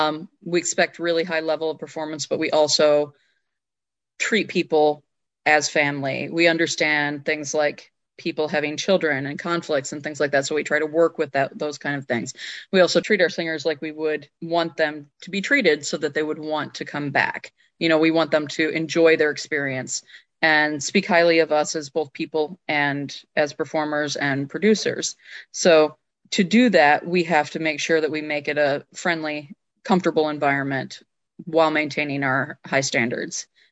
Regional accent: United States; You know, I'm Native American.

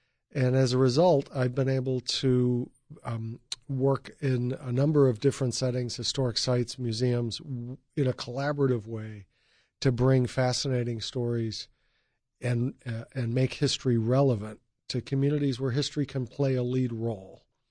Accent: Chicago, Illinois, United States; also born or lived in Germany; I'm originally from Chicago, and I was trained in German studies

